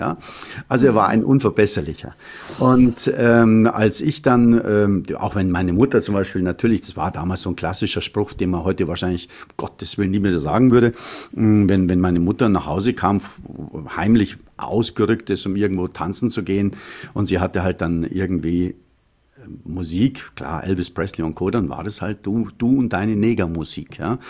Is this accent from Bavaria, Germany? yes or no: yes; Munich, Bavaria, Germany; Ich bin also am Hasenbergl aufgewachsen in München. Das ist ein Glasscherbenviertel. Also sehr viele Flüchtlinge damals nach dem Krieg, die dort hingeortiert worden sind. Kompletter sozialer Wohnungsbau etc.